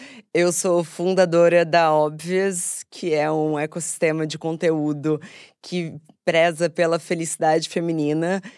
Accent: Rio de Janeiro, Brazil; como você disse, eu cresci no Rio, isso era uma prioridade pra mim

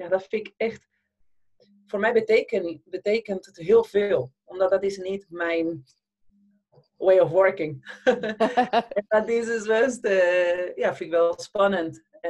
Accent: Argentina; accent: Argentine; first language Spanish; Dutch is a second language; now in Netherlands; ik ben nu de CEO van Dopper, al 3 jaar. En ik kom zelf uit Argentinië, dat hoor je zeker in mijn accent. Maar ik heb een accent ook in het Spaans, dus niet in alle talen. Ik ben nu 45

